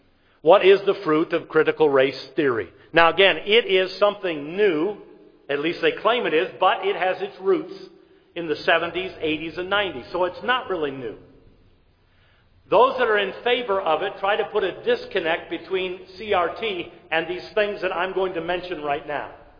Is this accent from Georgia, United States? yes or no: no; New York City, New York, United States; now in Ohio, United States; We're not in Los Angeles, Detroit, my hometown, New York City.